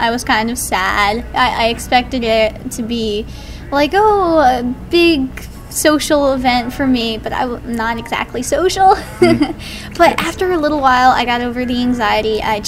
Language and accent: English; Newark, Delaware, United States; I come from Newark, Delaware. Didn't travel too far, about a 45-minute drive.